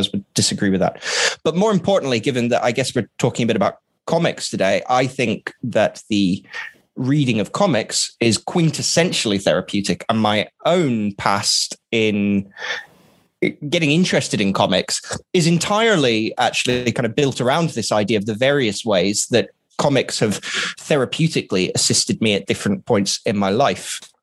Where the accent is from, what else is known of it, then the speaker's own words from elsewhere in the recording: Catalonia, Spain; I spent a large part of kind of my later childhood growing up in Spain. And I actually lived in Catalonia.